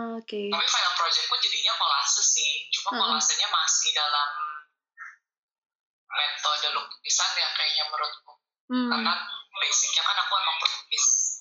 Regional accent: Bogor, West Java, Indonesia; now in Bali, Indonesia; asalnya dari Bogor, sekarang based di Bali.

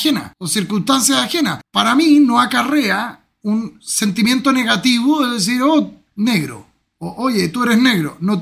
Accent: Chile; vecino caribeño y soy súper chileno, weón.

